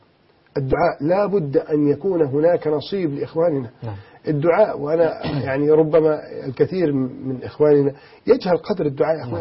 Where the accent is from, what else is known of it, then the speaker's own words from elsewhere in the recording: Egypt; هذا ما كان يحدث في السابق عندنا في مصر أكثر من مرة